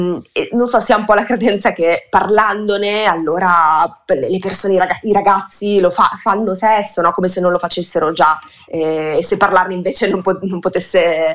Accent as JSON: {"language": "Italian", "region": "Veneto", "country": "Italy", "tie": "born or raised there", "said": "Io sono, sono metà veneta, metà salentina, però sono cresciuta in Veneto, in un paesino di campagna, e quindi insomma poi sono andata a Bologna a studiare"}